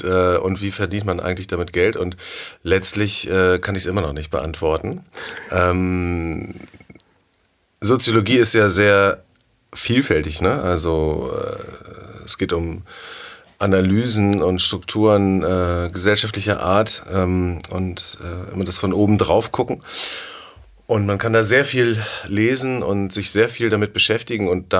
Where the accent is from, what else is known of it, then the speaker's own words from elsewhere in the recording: Sylt, Schleswig-Holstein, Germany; now in Hamburg, Germany; ich bin nach Hamburg gekommen, ich bin auf Sylt aufgewachsen und bin nach Hamburg gekommen